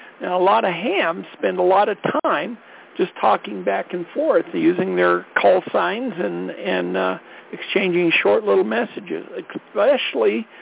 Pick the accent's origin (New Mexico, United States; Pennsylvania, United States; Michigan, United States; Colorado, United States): Colorado, United States; from Colorado